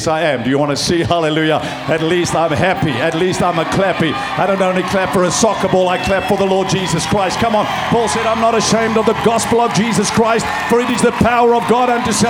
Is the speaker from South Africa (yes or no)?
yes; South Africa; I grew up in South Africa. I grew up under apartheid.